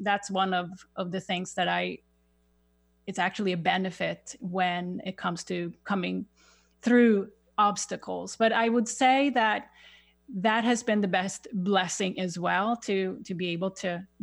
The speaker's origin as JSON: {"language": "English", "country": "Sweden", "tie": "born or raised there", "second_language": "English", "moved": "as an adult", "lives_now": "United States", "said": "some of you may hear, I have a little accent. I grew up in Sweden. And I made a major shift in 2001 to move with work to the United States"}